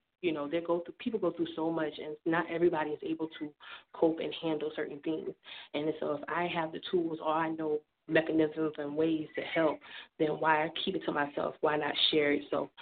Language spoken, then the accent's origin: English; Orangeburg, South Carolina, United States; Yes, so I am a native from Orangeburg, South Carolina.